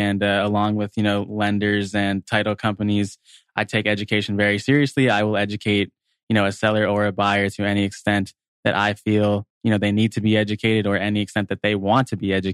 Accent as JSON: {"language": "English", "town": "Phoenix", "region": "Arizona", "country": "United States", "tie": "born or raised there", "said": "Born and raised in Phoenix, Arizona. My parents and grandparents from here. So we date back long bloodline in Phoenix and went to ASU."}